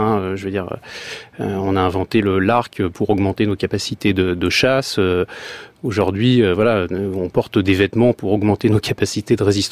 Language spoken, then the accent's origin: French; France; Non, je suis français, oui.